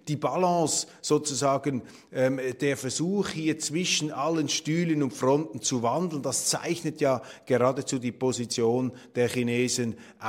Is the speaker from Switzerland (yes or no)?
yes; Switzerland; Ich erlebe das als Schweizer.